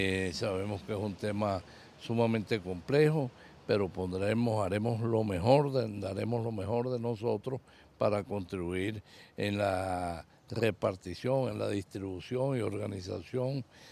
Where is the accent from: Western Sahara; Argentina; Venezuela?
Venezuela; porque somos venezolanos.